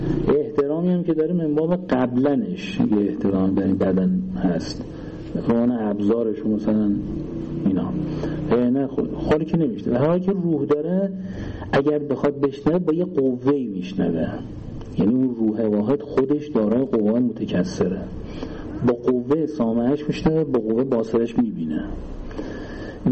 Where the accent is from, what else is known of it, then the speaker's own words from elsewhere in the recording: Iran; ببینید مثلا ما ایرانیم، درست یه موقع قبل انقلاب ایران بودیم